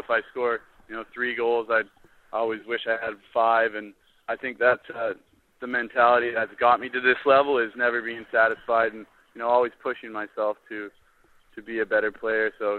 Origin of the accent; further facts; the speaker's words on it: Canada; I grew up playing hockey. It was a Canadian dream, I think, for every young kid growing up in Canada.